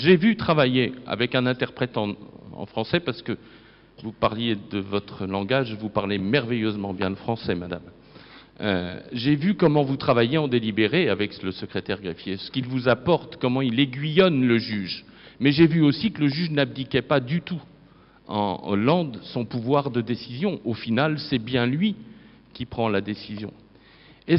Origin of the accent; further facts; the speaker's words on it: France; Il me semble que chez nous, en France, on évoluera en termes d'équipe de travail autour du magistrat